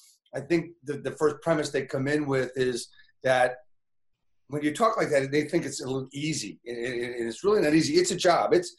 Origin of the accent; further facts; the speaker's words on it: New Jersey, United States; I spent all my life really in New Jersey. Graduated from Rutgers University a number of years ago, and spent all my time really in northern New Jersey